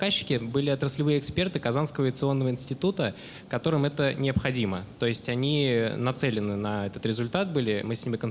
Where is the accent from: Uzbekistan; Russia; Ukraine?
Russia; Nizhny Novgorod, Nizhny Novgorod Oblast; это моя супруга Анастасия. Мы из Нижнего Новгорода.